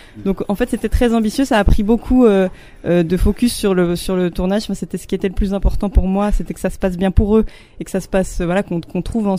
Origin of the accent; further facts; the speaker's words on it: Bourgogne-Franche-Comté, France; Alors moi, j'ai grandi dans le Jura, j'habite encore dans le Jura, enfin, voilà, c'est vraiment ma région.